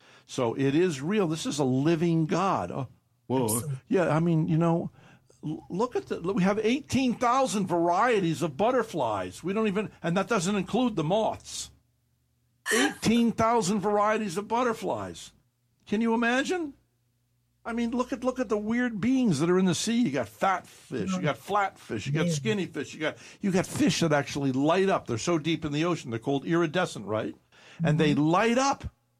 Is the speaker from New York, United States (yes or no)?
yes; Poughkeepsie, New York, United States; I was a shoeshine boy in Poughkeepsie, New York. I grew up in Poughkeepsie.